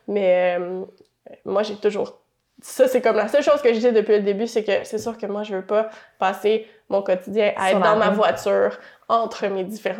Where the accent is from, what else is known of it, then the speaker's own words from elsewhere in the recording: Montreal, Quebec, Canada; À Montréal.